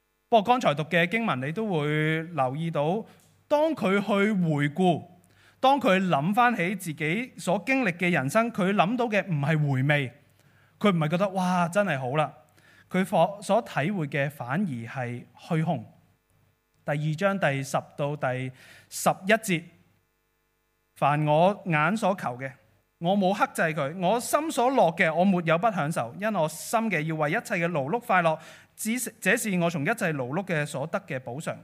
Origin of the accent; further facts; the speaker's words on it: Hong Kong; 或者如果用我们香港人会比较明白的字呢，浮云啊